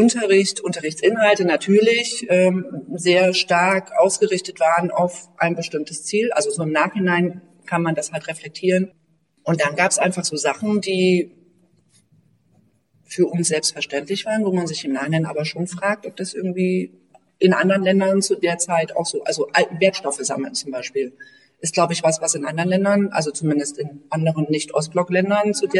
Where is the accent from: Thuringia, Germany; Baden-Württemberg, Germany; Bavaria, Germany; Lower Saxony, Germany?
Thuringia, Germany; Altenburg; also born or lived in Rudolstadt; Ich bin 1980 in Rudolstadt geboren worden, das ist in Thüringen. Hab da bis 1984 gelebt und bin dann mit meiner Mutter nach Altenburg umgezogen. Das ist auch in Thüringen. Und da haben wir dann gewohnt bis 1995 und sind dann von da weggezogen.